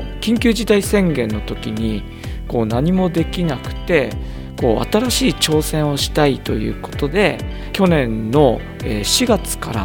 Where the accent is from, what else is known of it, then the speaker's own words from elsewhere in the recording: Yokote, Akita, Japan; 出身は横手市の栄地区です。